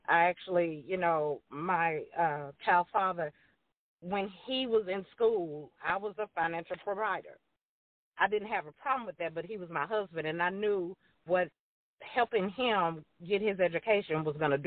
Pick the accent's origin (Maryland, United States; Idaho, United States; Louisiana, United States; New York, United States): Louisiana, United States; Like I said, I'm old school. I'm from Louisiana.